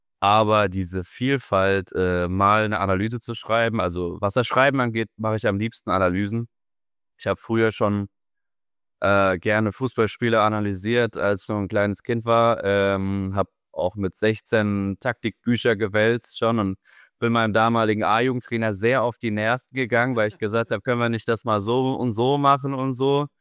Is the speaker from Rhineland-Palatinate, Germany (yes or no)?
yes; Rhineland-Palatinate, Germany; in meinem Heimatdorf, bei meinem Heimatverein. In der Bezirksliga FSV Sauerland Derby gegen den Nachbarort FSV Niederolm.